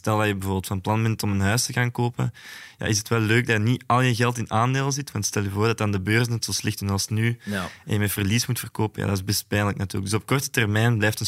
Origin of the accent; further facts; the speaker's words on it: Antwerp, Belgium; Ik ben zelf van Antwerpen